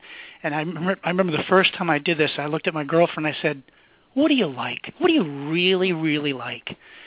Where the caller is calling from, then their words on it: Hull, Massachusetts, United States; I'm calling from Hull Heaven.